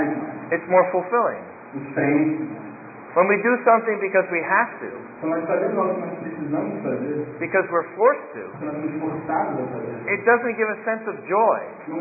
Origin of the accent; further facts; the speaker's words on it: United States; Now, Jared and I, we come from the United States.